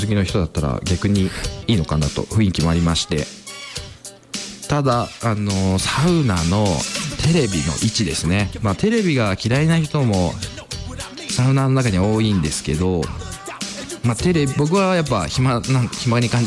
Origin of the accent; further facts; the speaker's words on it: Kai, Yamanashi, Japan; 僕実はこの辺出身ではなく、まあ甲斐市の方の出身でして、まあ、たまたまちょっと実家の方に帰って